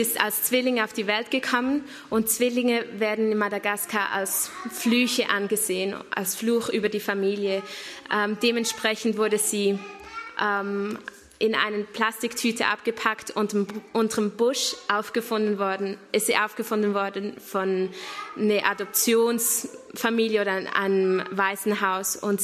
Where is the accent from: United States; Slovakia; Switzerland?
Switzerland; accent: Swiss; ich habe ein bisschen schweizerischen Akzent in meinem Hochdeutsch, aber es ist wunderschön, hier in Welzheim zu sein.